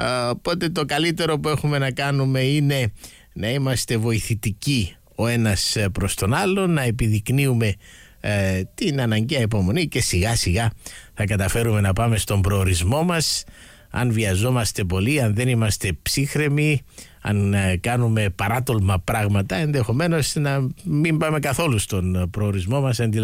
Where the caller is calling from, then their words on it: Psimolofou, Nicosia District, Cyprus; είμαι από Ψιμολόφου, περπάτημα και σας ακούω.